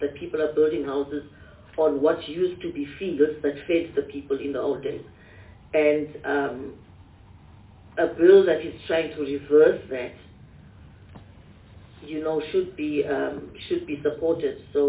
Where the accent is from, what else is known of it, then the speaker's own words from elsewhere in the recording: Eastern Cape, South Africa; I come from the Transkei